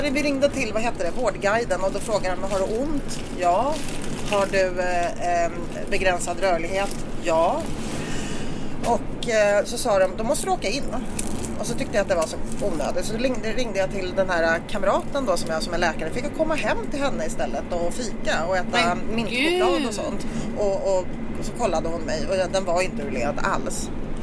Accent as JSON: {"language": "Swedish", "town": "Stockholm", "region": "Stockholm County", "country": "Sweden", "tie": "born or raised there", "said": "Jag är uppvuxen i Bredäng. Så jag ska inte prata förort."}